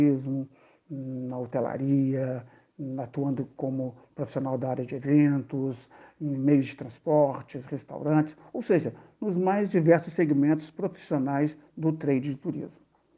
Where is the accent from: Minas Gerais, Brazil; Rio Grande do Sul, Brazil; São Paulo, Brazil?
Minas Gerais, Brazil; Belo Horizonte; born there; Sou nascido em BH, Minas Gerais.